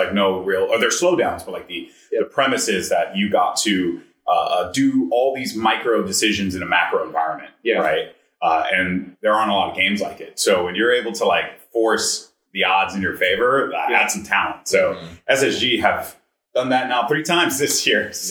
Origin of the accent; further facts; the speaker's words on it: New York, United States; You know, as a New Yorker, I used to pride myself on my ability to stand the cold, as you can tell, right?